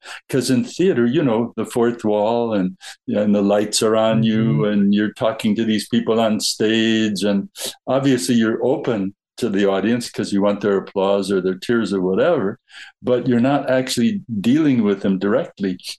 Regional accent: Cleveland, Ohio, United States; I'm from County Cleveland in Ohio. I've never been to Ireland, believe it or not, but I am flying to Dublin September 1st.

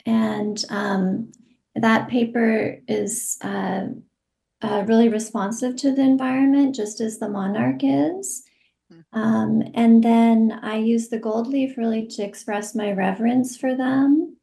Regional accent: Bolinas, California, United States; back in my hometown in Bolinas

